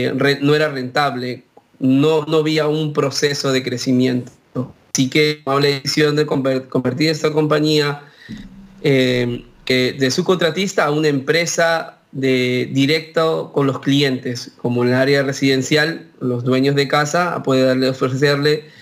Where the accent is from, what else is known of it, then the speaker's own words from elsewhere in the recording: Lima, Peru; moved away as an adult; now in United States; El nombre de mi empresa es Lion Plumbing and Heating y pues originalmente de Perú, vengo de Lima, Perú, y llegué a los 18 años aquí a los Estados Unidos